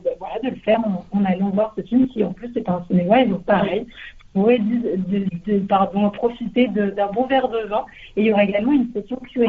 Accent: France; now in Canberra, Australia; C'est quelque chose qui nous définit en tant que Français

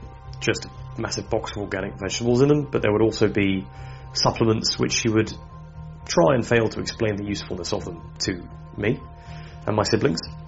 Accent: South East England, United Kingdom; I grew up in East Sussex. I was the oldest of four. My brother and sister, and then younger sister. And then, yeah, it's just kind of normal. We lived on the back of a wood. It was like a middle-class cul-de-sac in East Sussex.

